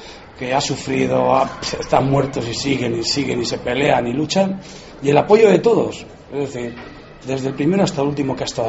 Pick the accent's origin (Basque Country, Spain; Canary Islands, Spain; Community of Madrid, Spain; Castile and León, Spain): Castile and León, Spain; Valladolid; Yo soy vallisoletano y me siento vallisoletano